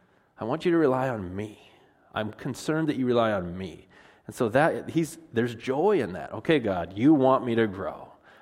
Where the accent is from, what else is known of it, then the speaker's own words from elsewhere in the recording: Washington, United States; Now, we're from Washington, so we're like, well, we've been wet before, no big deal.